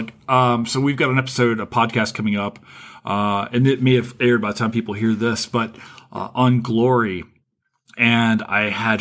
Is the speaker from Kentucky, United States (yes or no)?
yes; Kentucky, United States; also born or lived in Louisiana; I grew up in the South, right? I'm from Kentucky and Louisiana, and I grew up as a Yankees fan.